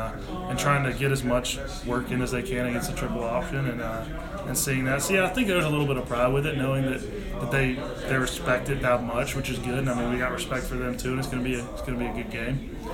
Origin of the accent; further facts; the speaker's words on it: Cumming, Georgia, United States; now in Atlanta, United States; I'm from Cumming, Georgia, Forsyth County.